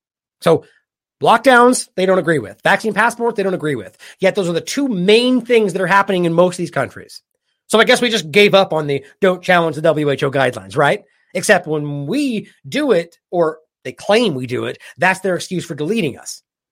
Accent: United States; I mean, I'm embarrassed as an American that this is what's going on right now.

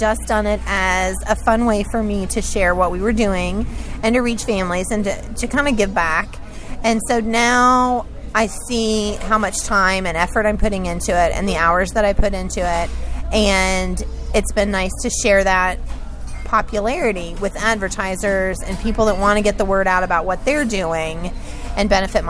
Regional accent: Lexington, United States; I grew up in Lexington, so I'm very familiar with the area. Born and raised there, been there all my life.

